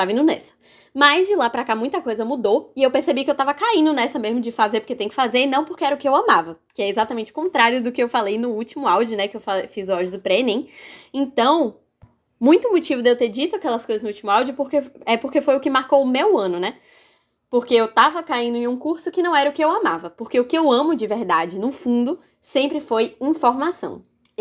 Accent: Brazil; Eu sou brasileira, né? Lógico, acho que pelo sotaque já dá pra pegar que eu sou brasileira, deve dar pra pegar até a região, né?

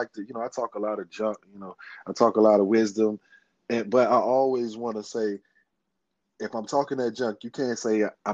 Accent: Winston-Salem, North Carolina, United States; But I just was one of those kids, and I could speak for a lot of kids growing up in Winston-Salem.

